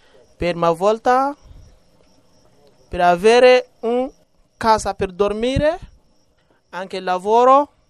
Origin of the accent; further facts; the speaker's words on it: Mali; Italian is a second language; now in Italy; Vengo da Mali, sono maliano.